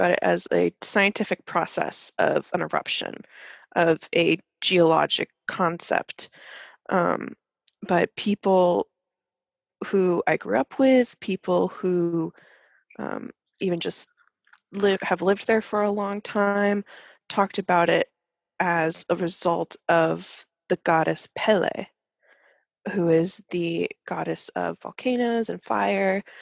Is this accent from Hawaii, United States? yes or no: yes; Hawaii, United States; I grew up in Hawaii.